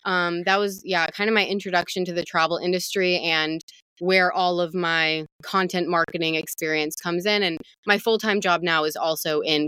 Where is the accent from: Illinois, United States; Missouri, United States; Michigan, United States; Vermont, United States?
Michigan, United States; now in California, United States; So I live in California now. I'm from Michigan.